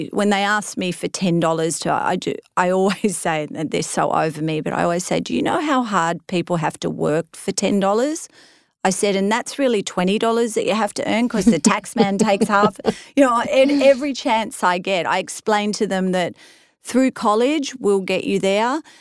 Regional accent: Australia; I'm Australian. You're not allowed to have an ego as an Aussie.

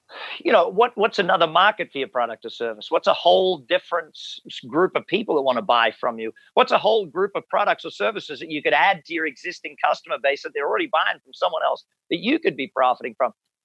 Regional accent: Australia; And I said, well, I'm from Australia. I talk to everybody

